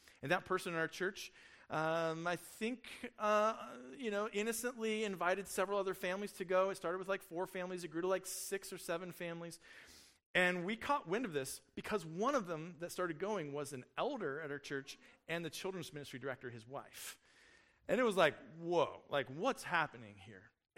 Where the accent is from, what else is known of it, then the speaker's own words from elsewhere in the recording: Colorado Springs, Colorado, United States; I grew up in Colorado Springs for middle school and high school.